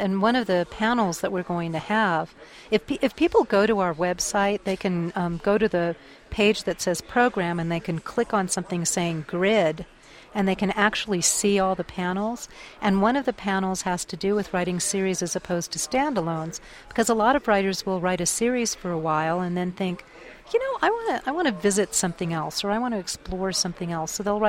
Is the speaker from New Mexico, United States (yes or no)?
yes; New Mexico, United States; I write about New Mexico, and I wanted to show off my home state.